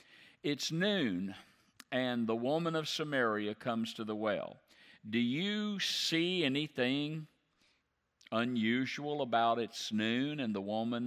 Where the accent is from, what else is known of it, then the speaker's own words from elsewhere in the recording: the South, United States; And you and I were raised in the South, and if we're not careful, we'll have racial prejudices.